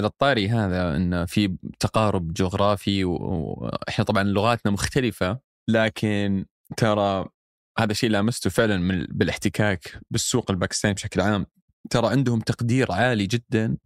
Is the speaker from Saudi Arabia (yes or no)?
yes; Saudi Arabia; يعني إذا قلت لأحد أنا من السعودية أو جايكم من السعودية